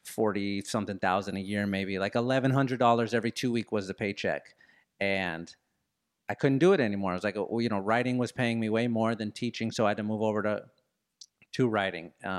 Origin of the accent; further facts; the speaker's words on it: San Antonio, Texas, United States; Like, I grew up on the south side of San Antonio. Every room that I walked into, every classroom, every barbershop, every restaurant looked like me.